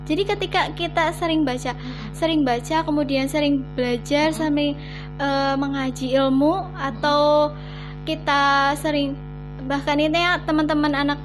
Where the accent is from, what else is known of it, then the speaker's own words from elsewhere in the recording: Cilacap, Central Java, Indonesia; Saya asli dari Cilacap